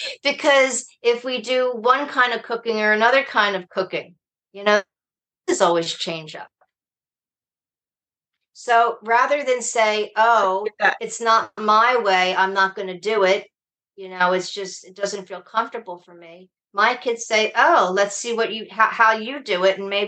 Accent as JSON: {"language": "English", "country": "United States", "tie": "born or raised there", "said": "So I grew up in the American Jewish Ashkenazi community."}